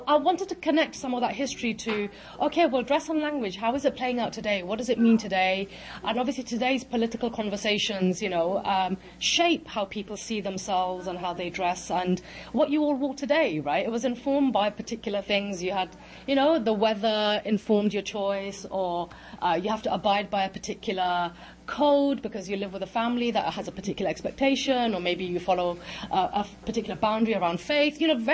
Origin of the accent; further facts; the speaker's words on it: England, United Kingdom; Growing up in Britain as British Bangladeshis